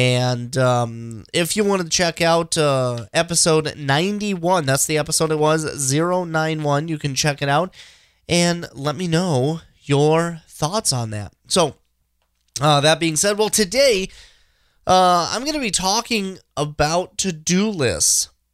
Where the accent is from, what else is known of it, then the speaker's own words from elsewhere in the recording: Minnesota, United States; I am a Minnesotan, born and raised here in the Twin Cities area. Still live here.